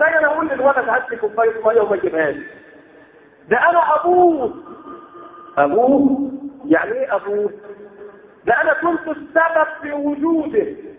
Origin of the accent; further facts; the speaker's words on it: Egypt; عندنا في مصر هنا بيسفروا بنوع ايه؟ سبوا الدين.